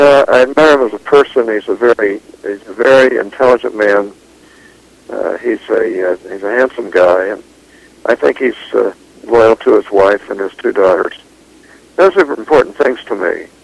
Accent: Pittsburgh, Pennsylvania, United States; I was raised in poverty in Pittsburgh, Pennsylvania. My dad was a building tradesman. I learned his trade.

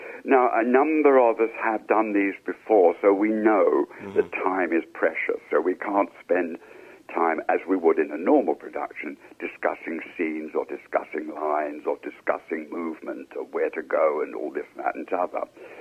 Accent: London, United Kingdom; growing up in London, it wasn't the classic movie for us in Britain.

